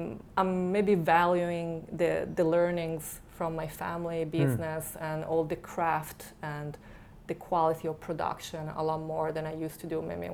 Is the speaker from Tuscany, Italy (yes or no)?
yes; Florence, Tuscany, Italy; I feel like I have so much, you know, knowledge and I absorb so much culture when I, you know, growing up in Florence